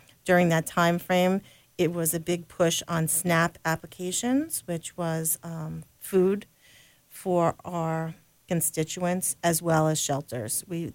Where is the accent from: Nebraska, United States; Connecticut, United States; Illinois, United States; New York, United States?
New York, United States; So I've been a resident of Suffolk County for all of my life.